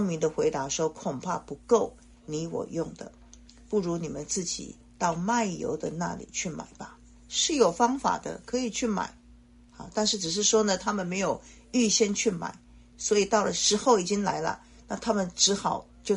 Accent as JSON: {"language": "Chinese", "country": "Taiwan", "said": "在我是台湾人那我们讲这个陪伴新娘结婚的那些女孩子呢"}